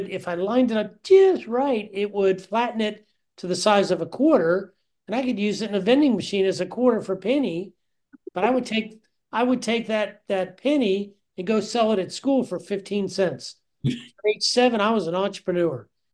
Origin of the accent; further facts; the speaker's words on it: Virginia, United States; I grew up in Northern Virginia on a small farm with a large family. I have 9 brothers and sisters, and we're all still around and still close and having a good time.